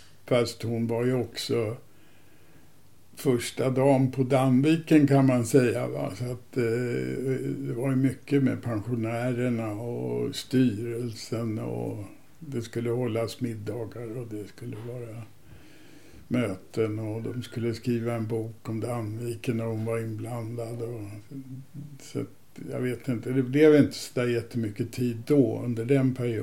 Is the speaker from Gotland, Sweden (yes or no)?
yes; Visby, Gotland, Sweden; born there; Och jag föddes i Visby.